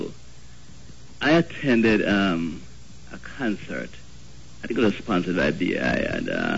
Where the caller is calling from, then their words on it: New York, United States; I'm calling from the Bronx.